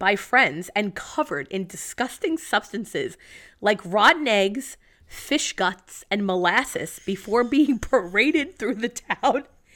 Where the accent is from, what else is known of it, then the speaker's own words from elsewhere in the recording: Ireland; No, I'm not fucking Greek. I'm Irish.